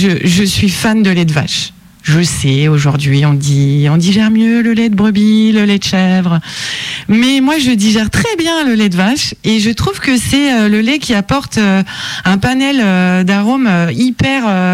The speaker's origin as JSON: {"language": "French", "region": "Grand Est", "country": "France", "said": "je suis vosgienne. Enfin, je suis lorraine, pardon."}